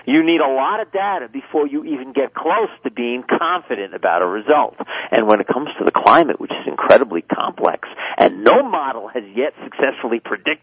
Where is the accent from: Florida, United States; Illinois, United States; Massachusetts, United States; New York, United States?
New York, United States; I'm a New Yorker